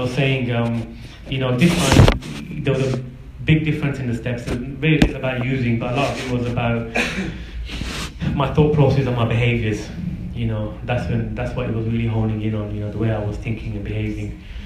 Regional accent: Birmingham, West Midlands, United Kingdom; I grew up in Birmingham.

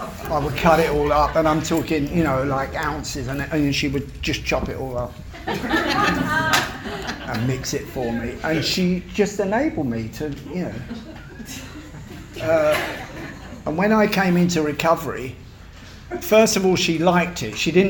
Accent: London, United Kingdom; I grew up in London, in Battersea.

